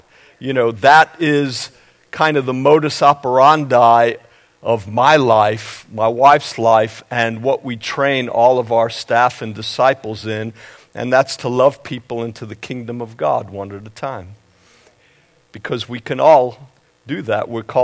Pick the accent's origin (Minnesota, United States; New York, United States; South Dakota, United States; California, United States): New York, United States; Brooklyn; also born or lived in Syracuse; I grew up in Brooklyn, New York. And I lived in the greater Syracuse area.